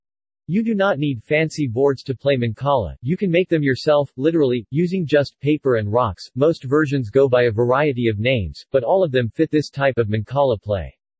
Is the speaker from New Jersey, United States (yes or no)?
no; Texas, United States; I think growing up in East Texas helped make that record resonate for me.